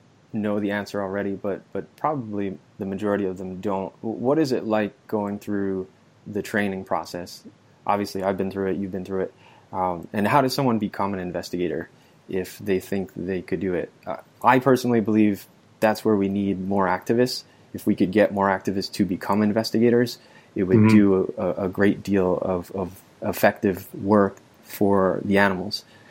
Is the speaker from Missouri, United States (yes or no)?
no; New York, United States; And we're both from New York.